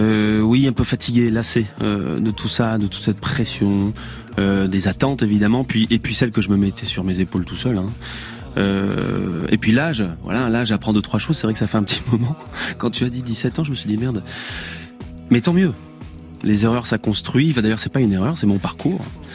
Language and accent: French; Auvergne-Rhône-Alpes, France; Bon, moi je viens d'Ardèche, mais je crois que maintenant tout le monde le sait à peu près.